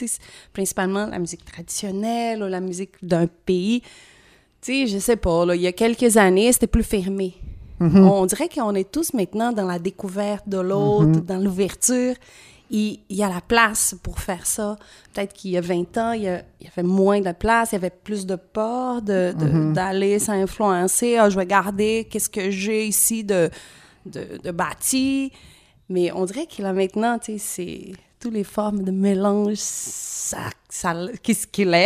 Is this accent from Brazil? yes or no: yes; Brazil; French is a second language; moved away as an adult; Et en plus, je viens du Brésil